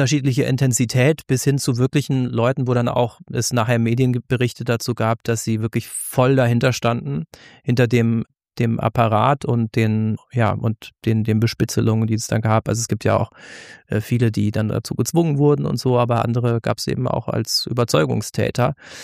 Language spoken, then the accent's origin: German; West Germany, Germany; Für mich als Wessi ist das eine sozialistische Partei, unter der ich nie zu leiden hatte